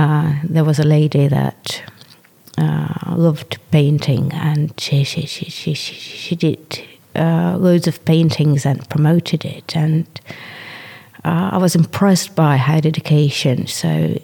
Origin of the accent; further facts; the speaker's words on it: Lithuania; English is a second language; moved away as an adult; now in Leicester, United Kingdom; I've arrived to Leicester in 2010. So that's 15 years now. Before I lived in Lithuania, I was 19, I suppose, when I came over.